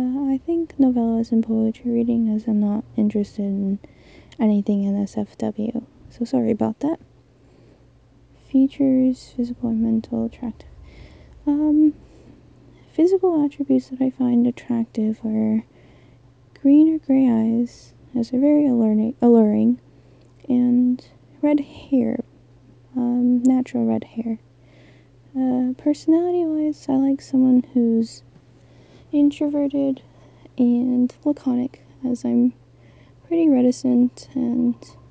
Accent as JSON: {"language": "English", "country": "United States", "said": "20 years old and I'm an American currently in college."}